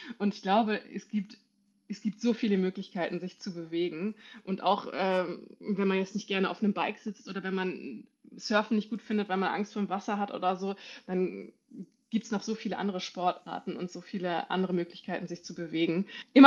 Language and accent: German; Schleswig-Holstein, Germany; born or raised there